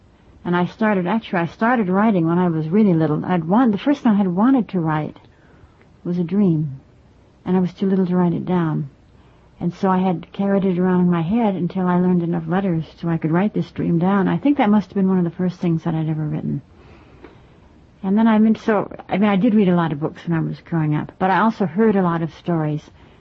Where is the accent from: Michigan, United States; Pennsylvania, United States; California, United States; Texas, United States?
Michigan, United States; Ann Arbor; I grew up in Ann Arbor, Michigan, and my father taught chemistry at the university there.